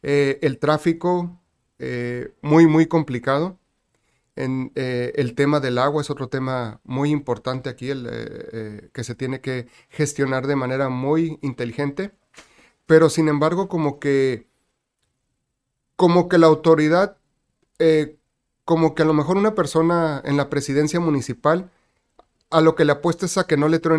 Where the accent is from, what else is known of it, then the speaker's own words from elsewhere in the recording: Tijuana, Baja California, Mexico; also born or lived in Guadalajara; Prácticamente toda mi vida aquí en Tijuana, así que me considero tijuanense.